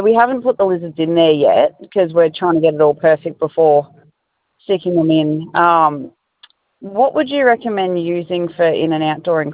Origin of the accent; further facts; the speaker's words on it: Mackay, Queensland, Australia; So I'm from Mackay. I'm from Mackay.